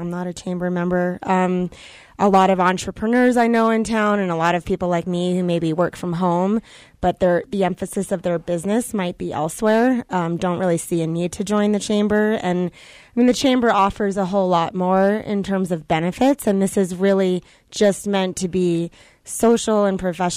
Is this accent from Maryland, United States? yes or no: no; New York City, New York, United States; And I'm from New York City.